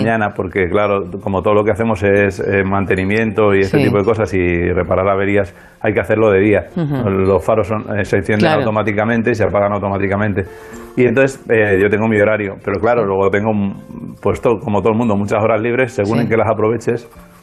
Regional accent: Málaga, Andalusia, Spain; also born or lived in Madrid; yo soy de Madrid, pero realmente nací en Madrid, porque mis padres vivían en Málaga, se fueron a tener al niño en Madrid, que estaba la familia, y se volvieron a Málaga, y yo nací realmente debajo de la farola de Málaga

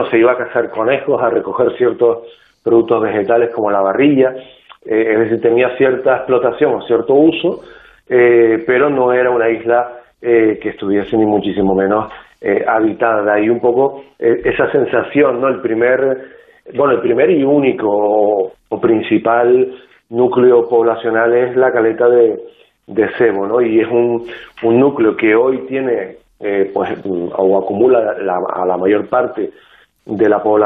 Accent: Canary Islands, Spain; Claro, a nosotros como canarios nos sorprende que sea desconocida

